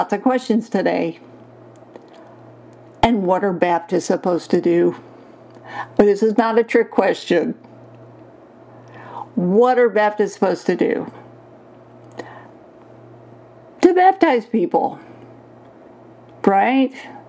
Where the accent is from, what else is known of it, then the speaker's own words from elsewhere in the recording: Cleveland, Ohio, United States; Here's a fab photo of the revival in Cleveland, my hometown.